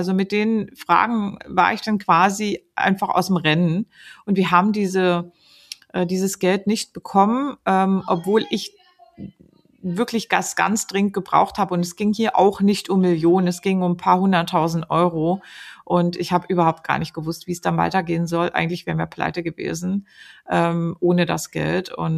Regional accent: Dessau, Saxony-Anhalt, Germany; also born or lived in Munich; Und wir hatten uns ja dann von München nach Dessau in meinen Heimatort orientiert

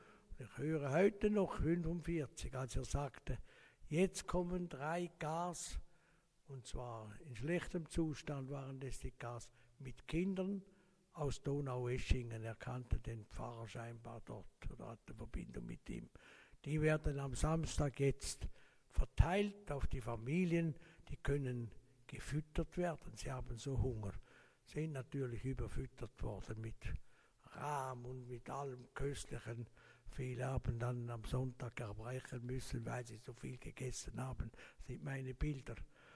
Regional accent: Laufen am Rheinfall, Zurich, Switzerland; Ich bin aufgewachsen in Laufen am Rheinfall. Das ist also über dem Rhein, über dem Rheinfall. Und auf der anderen Seite sieht man hinüber nach Deutschland. 1940 geboren

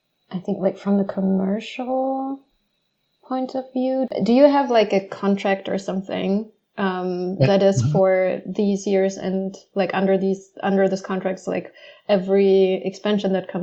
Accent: Germany; English is a second language; I grew up in Germany and I am German

